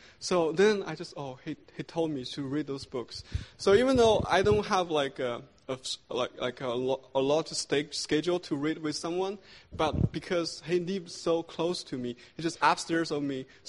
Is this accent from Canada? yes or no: yes; Montreal, Quebec, Canada; I'm from Montreal, Canada.